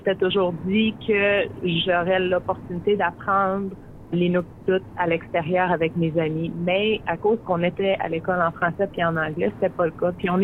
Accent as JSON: {"language": "French", "town": "Kuujjuaq", "region": "Quebec", "country": "Canada", "tie": "born or raised there", "said": "Je viens du Nord, je viens de Coudjoie, mais je suis née à Québec parce qu'on n'avait pas vraiment le choix. Mes parents, ils ont déménagé là quand ma mère était enceinte. Mais j'avais pas un an encore quand on est retourné à Coudjouac. Pour moi, je considère Coudjouac comme ma ville natale."}